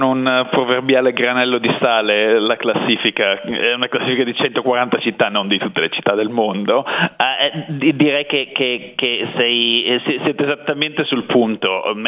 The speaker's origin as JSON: {"language": "Italian", "town": "Turin", "region": "Piedmont", "country": "Italy", "said": "Essendo torinese direi non c'è Torino"}